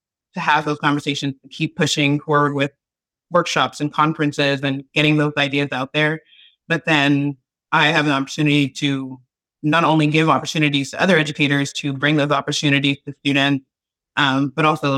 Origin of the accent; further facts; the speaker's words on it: New Jersey, United States; moved away as an adult; now in Baltimore, United States; because just moving here, I'm actually from New Jersey.